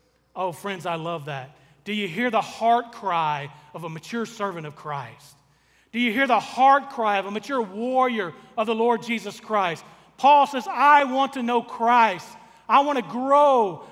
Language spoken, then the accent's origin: English; Arkansas, United States; but we grew up in South Arkansas, right? There's not a lot of beach in South Arkansas.